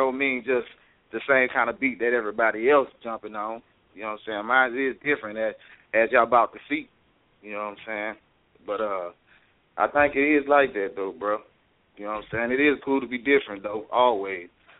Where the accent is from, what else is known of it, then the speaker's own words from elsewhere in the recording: Lake Charles, Louisiana, United States; Well, actually, man, I'm from Lake Charles, man. I ain't from New Orleans, you know. That's about an hour and a half, 2 hours from New Orleans.